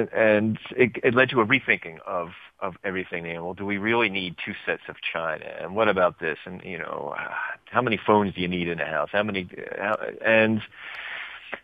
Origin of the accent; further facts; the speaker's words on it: Philadelphia, Pennsylvania, United States; I grew up in Philadelphia, and we would put our wet waste, our food waste, into the separate bin in back of the house.